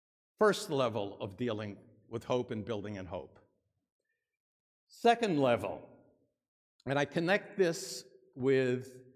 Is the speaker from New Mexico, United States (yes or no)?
no; Dorchester, Massachusetts, United States; now in -; growing up in the Irish part of Dorchester, I know that all of my neighbors thought of me as a Christ killer.